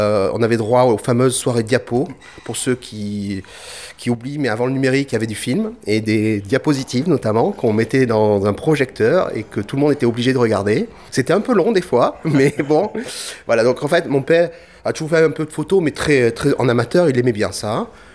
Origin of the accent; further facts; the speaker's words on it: Périgueux, Nouvelle-Aquitaine, France; Et parce que je suis du Périgord, voilà. Je suis natif de Périgueux.